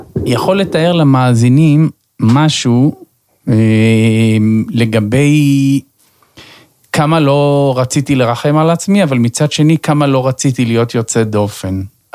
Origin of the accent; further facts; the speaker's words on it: Netivot, Southern District, Israel; כן, נולדתי עיוור, אני בן 58, נולדתי וגרנו בנתיבות.